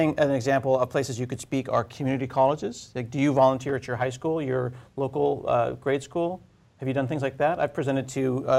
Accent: Portland, Oregon, United States; I don't know if you heard that in Portland, I'm from Portland, a couple of days ago

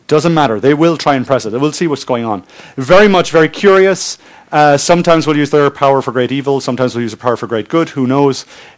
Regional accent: Ireland; now in Stavanger, Norway; I'm actually Irish, and I live up in Norway.

